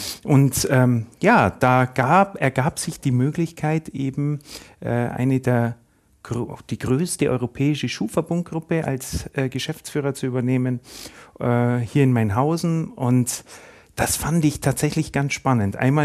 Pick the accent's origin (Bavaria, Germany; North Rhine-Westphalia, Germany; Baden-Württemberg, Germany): Bavaria, Germany; Füssen; Ich habe leidenschaftlich Eishockey gespielt in Füssen. Man hört sicherlich an meinem Dialekt. Dort bin ich auch aufgewachsen.